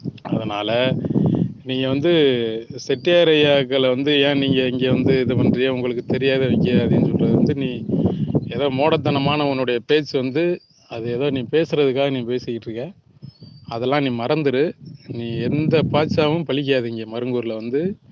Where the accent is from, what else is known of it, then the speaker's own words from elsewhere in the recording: Marungur, Tamil Nadu, India; born there; எனக்கு நான் பிறந்த ஊர் எனக்கு எல்லாரையும் தெரியும்.